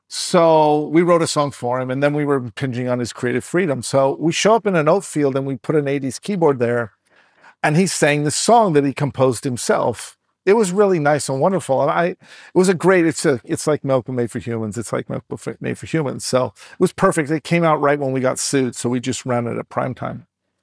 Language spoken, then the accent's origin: English; United States; And I'm American, but I never really understood the impact of a Super Bowl spot